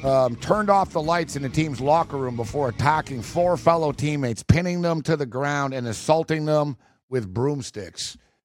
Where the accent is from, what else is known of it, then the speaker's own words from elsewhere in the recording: Canada; I'm Canadian.